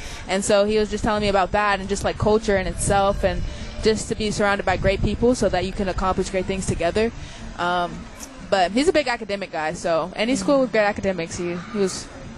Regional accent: Chapel Hill, North Carolina, United States; I'm from Chapel Hill, North Carolina. I'm a junior, and I've moved 9 times to 8 different states.

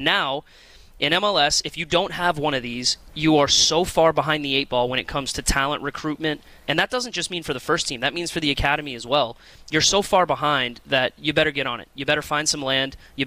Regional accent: Orlando, Florida, United States; Well, I'm a Florida guy. Okay. You know, I'm from the South.

